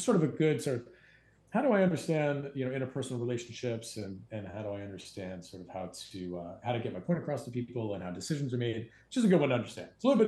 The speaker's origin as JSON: {"language": "English", "region": "Maine", "country": "United States", "tie": "born or raised there", "said": "I grew up in Maine, as I said at the top of the podcast. We have our own sort of sense of our identity."}